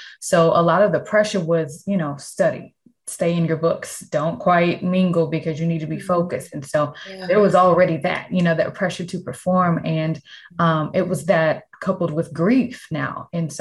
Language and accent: English; the South, United States; So I grew up in the South. I'm a pastor's kid.